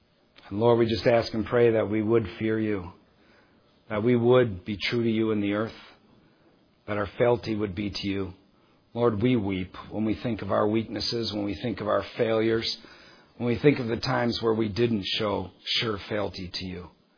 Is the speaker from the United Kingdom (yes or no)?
yes; England, United Kingdom; I'm an Englishman, you know. I can't be moved even by a pack of bees.